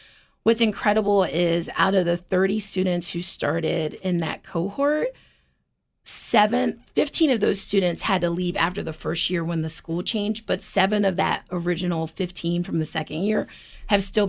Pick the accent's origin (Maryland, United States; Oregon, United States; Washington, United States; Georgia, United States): Maryland, United States; Baltimore; I grew up here in Baltimore.